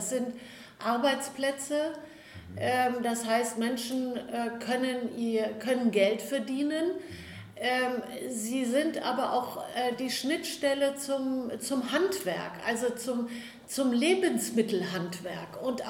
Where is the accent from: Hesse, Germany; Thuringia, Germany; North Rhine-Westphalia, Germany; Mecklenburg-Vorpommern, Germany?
Hesse, Germany; Herborn; also born or lived in Frankfurt / Friedrichsdorf / Maintal; ich komme aus Herborn, bin da aufgewachsen und lebe dort wieder, muss ich sagen. Nach meinen Stationen Frankfurt, Friedrichsdorf und Maintal.